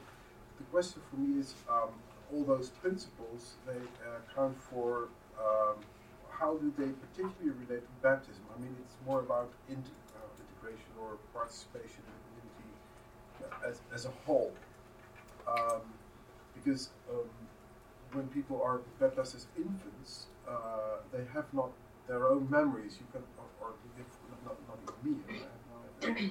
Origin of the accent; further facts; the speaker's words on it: Netherlands; I'm from the Netherlands.